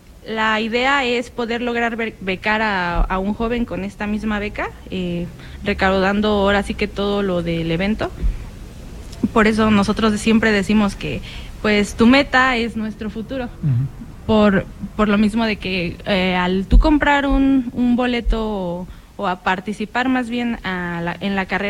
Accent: El Pie, Querétaro, Mexico; Yo vengo de una comunidad que se llama El Pie, es de aquí de Querétaro. Tengo aproximadamente ya casi 3 años aquí

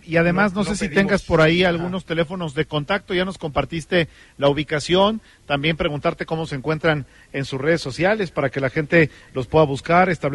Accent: Querétaro, Mexico; parece que lo que ustedes ofrecen está ampliamente enfocado a las necesidades que tienen justamente las empresas que están llegando a nuestro Querétaro.

